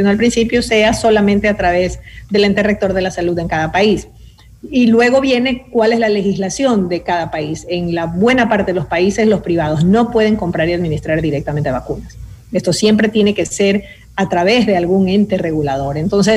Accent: Ecuador; Es un compromiso de todos como ecuatorianos

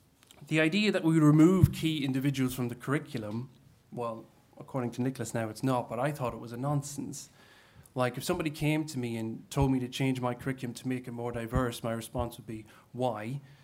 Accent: Ireland; So growing up in the Republic, or as Kevin would say, the Free State, or as my colleagues or as my colleagues in work would say, Southern Ireland

